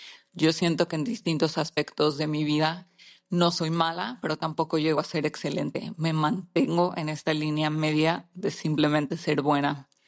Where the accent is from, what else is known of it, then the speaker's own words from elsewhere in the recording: Guadalajara, Jalisco, Mexico; También soy de Guadalajara.